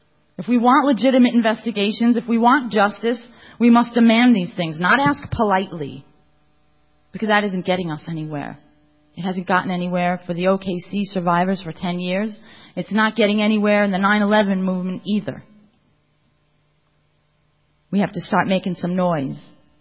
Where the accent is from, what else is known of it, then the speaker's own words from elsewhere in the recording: New York, United States; 19 of them were firemen, and I'm from New York.